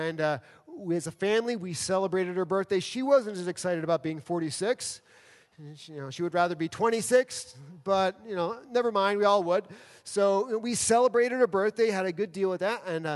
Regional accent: New York City, New York, United States; Where I grew up in New York City

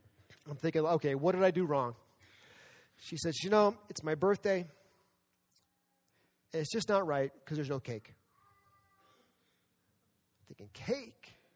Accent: New York City, New York, United States; Where I grew up in New York City

